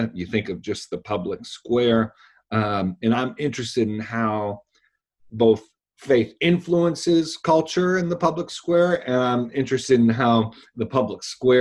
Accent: Buffalo, New York, United States; I grew up in Buffalo, New York, became a Christian after reading Romans when I was a teenager

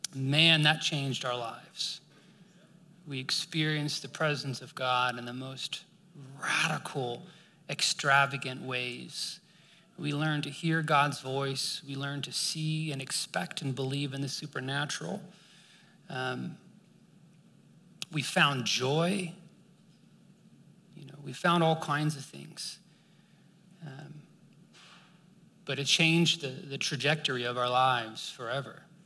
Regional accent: Texas, United States; also born or lived in California / Vermont; And I grew up in Texas, and then my parents helped start a church in Texas, and then we went to California. We were there for like my middle school years. Went to Vermont.

